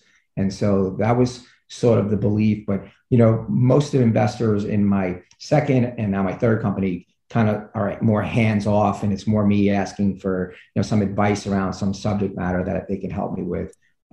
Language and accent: English; New York City, New York, United States; I come from, you know, I grew up in the Bronx.